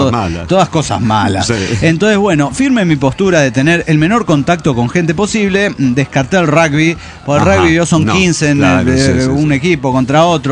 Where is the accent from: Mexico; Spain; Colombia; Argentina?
Mexico; Reynosa, Tamaulipas; de Reynosa, Tamaulipas.